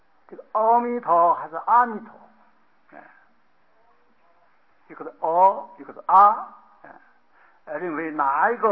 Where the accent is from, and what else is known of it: China